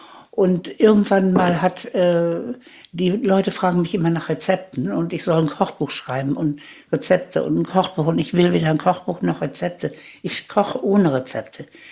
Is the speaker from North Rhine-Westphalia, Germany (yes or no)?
yes; Gelsenkirchen, North Rhine-Westphalia, Germany; born there; Aber ich wurde 1938 in Gelsenkirchen geboren